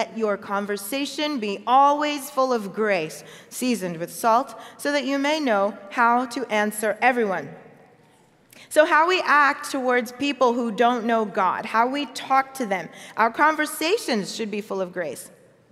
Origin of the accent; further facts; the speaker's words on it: United States; born there; Now, I am Nigerian, I am Igbo. And one of the best presents my parents gave me was to have me be able to speak Igbo. They taught it to me. I'm first generation American, so I was born here in the States.